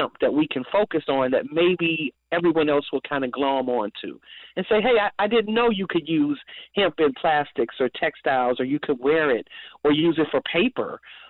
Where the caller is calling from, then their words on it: Chicago, Illinois, United States; I'm calling from Chicago.